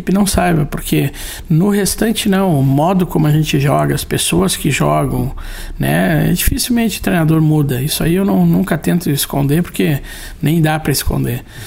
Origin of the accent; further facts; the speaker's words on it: Rio Grande do Sul, Brazil; Eu sou gaúcho e acho que muitas vezes nós aqui do Sul